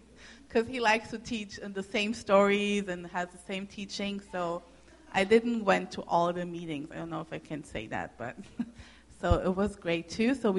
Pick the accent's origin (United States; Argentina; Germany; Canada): Germany; English is a second language; I grew up in Germany, so I was raised up really German. But I like more the Brazilian part of me, I think.